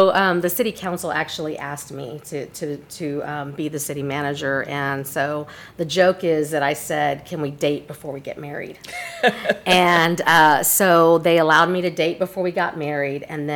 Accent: San Marcos, Texas, United States; So I was born and raised in San Marcos. I'm a San Marcos native. So grew up here, went through the school system here

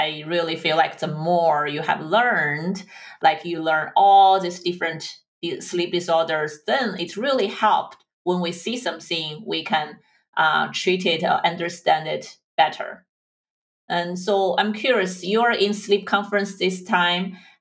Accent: China; And I'm from China, right?

